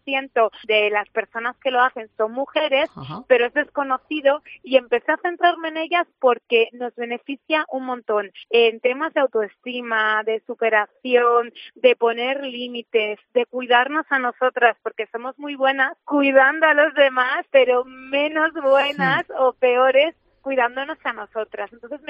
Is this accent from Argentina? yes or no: no; Manzanares, Castilla-La Mancha, Spain; born there; yo soy periodista, nací en Manzanares